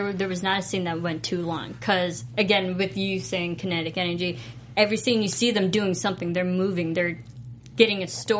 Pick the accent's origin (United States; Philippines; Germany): Philippines; and as a Filipino, I was like, holy crap, there's so many cases in Philippines